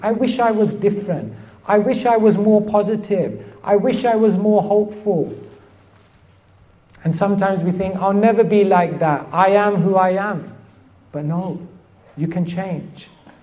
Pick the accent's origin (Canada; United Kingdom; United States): United Kingdom; Wembley, London; I grew up in Wembley.